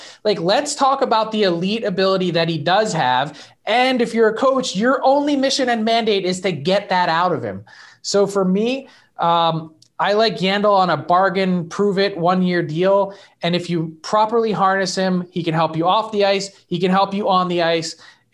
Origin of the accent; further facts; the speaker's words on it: Philadelphia, Pennsylvania, United States; I am from Philly, so that doesn't even faze me.